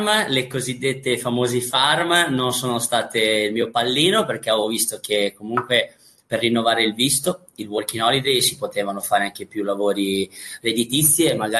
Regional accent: Gatteo Mare, Emilia-Romagna, Italy; also born or lived in Cesena; now in Australia; Io sono di Gattio Mare, precisamente in provincia di Forlì Cesena, nato a Cesena, quindi Romagna.

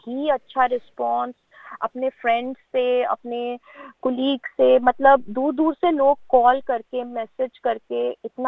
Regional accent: Chandigarh, India; moved away as an adult; now in Australia; देखिए मैं इंडिया में चंडीगढ़ से हूँ और मैं ऑस्ट्रेलिया आई थी अपनी शादी के बाद इस कंट्री में।

